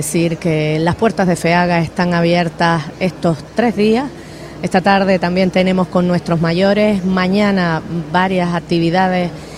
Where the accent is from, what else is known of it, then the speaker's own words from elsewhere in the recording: Canary Islands, Spain; cuando ves a esta gente entiendes un poco más de cómo somos los majoreros y majoreras